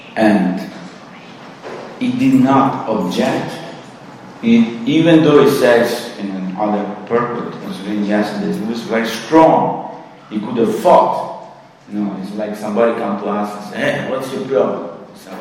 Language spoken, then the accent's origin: English; Australia; I don't know Australian mothers, okay, I'm an Australian here, a few.